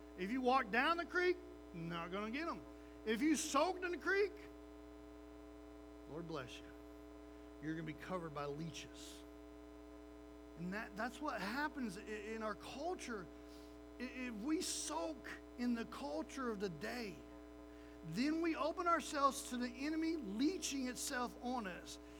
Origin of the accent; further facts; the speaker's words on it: Oklahoma, United States; Growing up in Oklahoma, we went to Turner Falls Youth Camp.